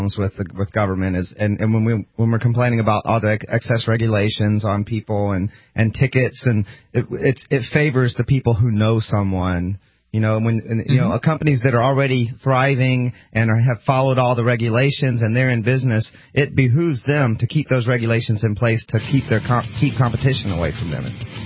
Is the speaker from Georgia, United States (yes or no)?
yes; Georgia, United States; I'm from Georgia. I truly am from the South.